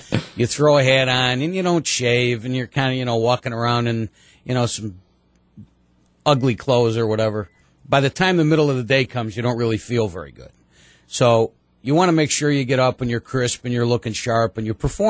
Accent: Utica, New York, United States; I grew up in Utica, 1930 Rector Street. My mom and dad … born and raised in the city of Utica.

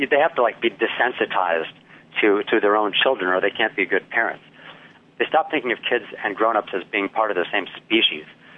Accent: Okemos, Michigan, United States; I'm an Okemos native. I was actually born in Sparrow Hospital in Lansing, and I grew up in Okemos, went to Central School right down to the end of my street, and then Okemos Junior High, which then became Kinawa Middle School, and then Okemos High

